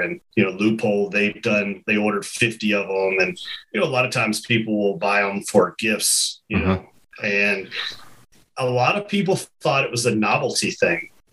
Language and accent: English; Kentucky, United States; growing up in Kentucky, turkeys and whitetails, those were the first two animals that I ever hunted.